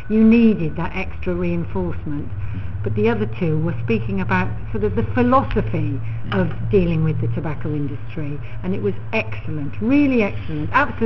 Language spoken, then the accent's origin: English; Bristol, South West England, United Kingdom; campaigning for smoke-free areas in Bristol, in my hometown.